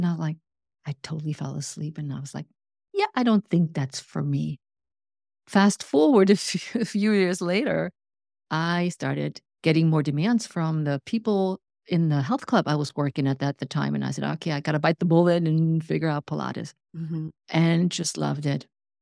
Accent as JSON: {"language": "English", "country": "Germany", "second_language": "English", "said": "I'm originally from Germany"}